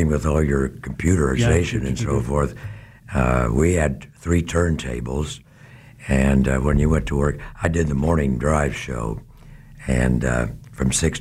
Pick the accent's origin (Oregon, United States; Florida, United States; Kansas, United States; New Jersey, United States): Kansas, United States; Neodesha; Well, if you want to go back that far, that was down in southeast Kansas. I'm not very far from, I've heard you talk about Iola. I came from Neodesha.